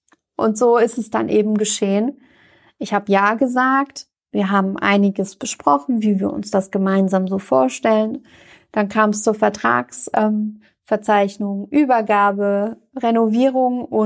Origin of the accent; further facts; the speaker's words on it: Mainz, Rhineland-Palatinate, Germany; in meiner Heimatstadt in Mainz